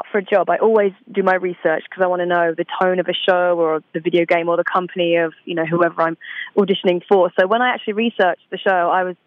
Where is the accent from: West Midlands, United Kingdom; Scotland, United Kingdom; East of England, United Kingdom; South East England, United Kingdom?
East of England, United Kingdom; also born or lived in Essex; So home for me is a little place called Essex in England on the outskirts of London, but I moved from Essex to Suffolk, which is a very quiet county. I used to live on a farm, very quiet and chilled out, you know.